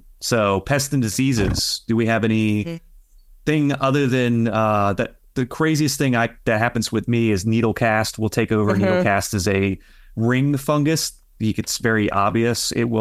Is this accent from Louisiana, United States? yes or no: yes; Louisiana, United States; I'm from Louisiana. I've been doing bonsai my whole life here.